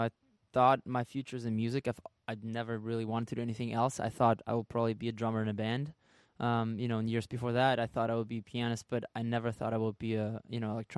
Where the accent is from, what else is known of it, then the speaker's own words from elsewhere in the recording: Germany; English is a second language; My last name starts with a Z, and I'm from Germany, and we pronounce the Z as Zed.